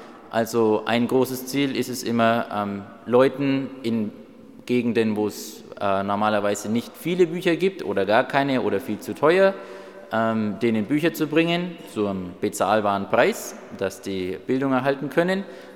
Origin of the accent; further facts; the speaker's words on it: Oettingen, Bavaria, Germany; ich komme aus Oettingen, war bis vor 2 Jahren immer hier im Chor dabei.